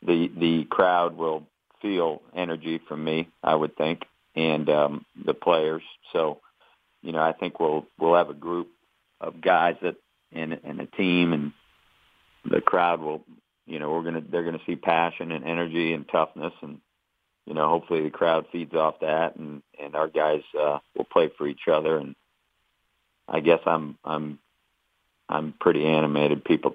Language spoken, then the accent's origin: English; South Dakota, United States; I'm from South Dakota and I grew up here and went to Huron High School and went to the U and graduated from here.